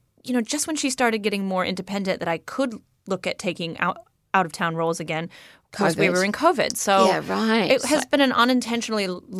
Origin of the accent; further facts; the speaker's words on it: California, United States; accent: trans-Pacific; now in Dunedin, New Zealand; I'm American. I am from San Francisco Bay Area, but I have now lived in Alta Ponte, Dunedin over half my life.